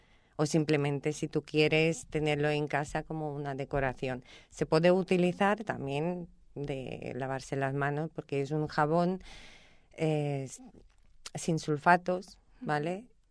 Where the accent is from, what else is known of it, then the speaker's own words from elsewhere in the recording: Slovakia; Spanish is a second language; Sí que conocí a varias personas que son de República Checa, pero de mi país no tuve la oportunidad.